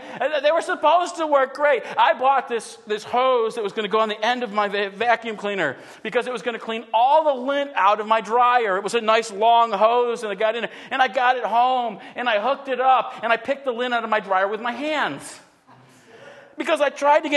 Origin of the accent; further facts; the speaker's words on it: Buffalo, New York, United States; And I know, I grew up in Buffalo, so that's my team.